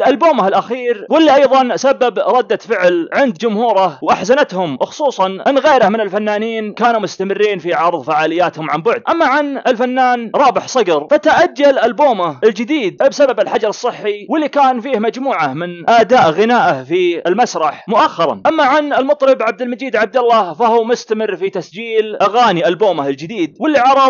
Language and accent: Arabic; Saudi Arabia; عندنا في المملكة العربية السعودية